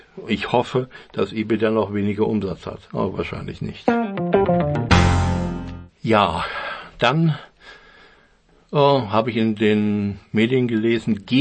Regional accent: Germany; dass dieser Dienst im Ausland nicht verfügbar ist für mich als Deutscher

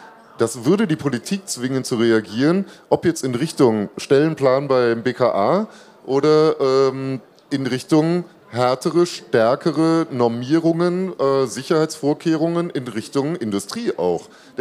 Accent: Baden-Württemberg, Germany; in Baden-Württemberg, wo ich herkomme

